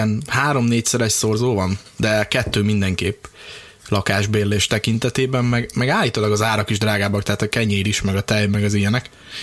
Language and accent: Hungarian; Hungary; moved away as an adult; now in England, United Kingdom; Kiköltöztem külföldre. Úgyhogy október 7-e óta hivatalosan angliai magyar vagyok.